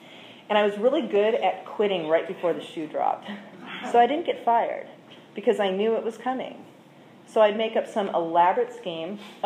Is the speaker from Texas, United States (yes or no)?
no; Santa Barbara, California, United States; I was born and raised in Santa Barbara, and I was somewhat of a stuck-up white girl.